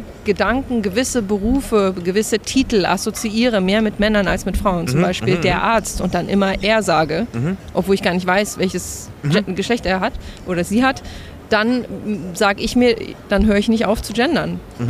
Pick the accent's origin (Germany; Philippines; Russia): Philippines; Also für mich ist das immer noch zu Hause. Also wenn Leute mich auch fragen, wo ich herkomme, sage ich oft Philippinen.